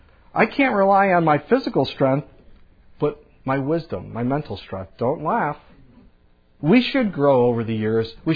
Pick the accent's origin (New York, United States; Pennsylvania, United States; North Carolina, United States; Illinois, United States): Illinois, United States; Chicago; When I was growing up in Chicago as a kid, we lived on the landing path towards O'Hare Airport.